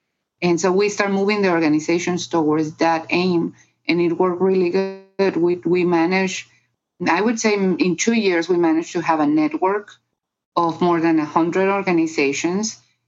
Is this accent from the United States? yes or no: no; Guatemala; So I'm from Guatemala, and I've been working as a volunteer since Guatemala signed peace in 1996.